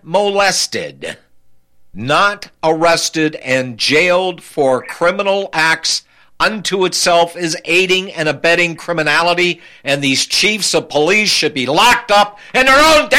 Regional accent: United States; I'm not. I am an American.

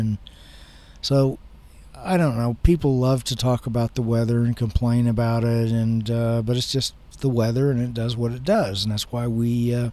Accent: Kansas, United States; Of course, I was born and raised in Kansas, and when I was a kid kind of growing up, I lived probably the first 24 years of my life mostly in Kansas

